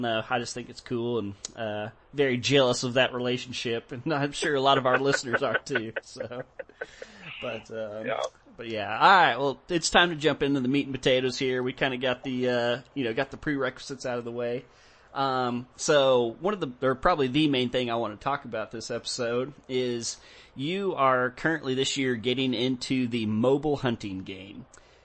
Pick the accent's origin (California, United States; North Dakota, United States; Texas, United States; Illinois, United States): Texas, United States; You know, it's hard to find, you know, growing up in Texas and stuff. Texas is very privatized.